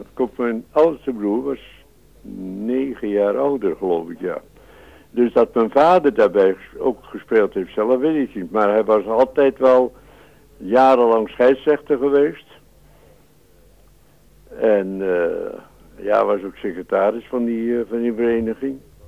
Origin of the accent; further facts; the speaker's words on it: Harlingen, Friesland, Netherlands; ik kom uit Harlingen.